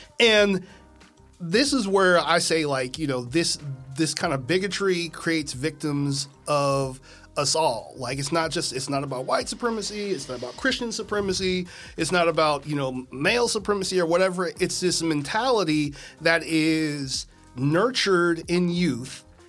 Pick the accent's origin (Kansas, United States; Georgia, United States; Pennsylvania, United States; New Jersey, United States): Kansas, United States; in regard to my experiences, you know, growing up in Kansas.